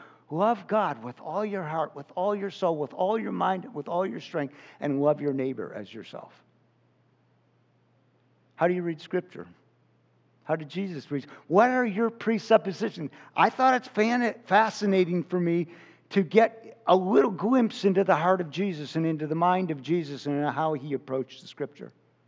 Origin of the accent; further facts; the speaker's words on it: Chicago, Illinois, United States; Now, see, I grew up in Chicago. And as a kid, I would ride the city bus, the CTA, the Chicago Transit Authority.